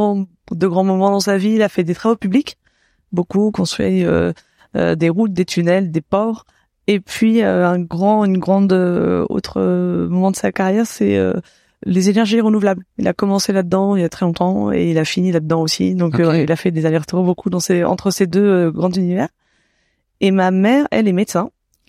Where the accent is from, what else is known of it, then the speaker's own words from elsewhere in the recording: Auvergne-Rhône-Alpes, France; Alors, à 7 ans, je suis arrivée dans la Drôme à ce moment-là.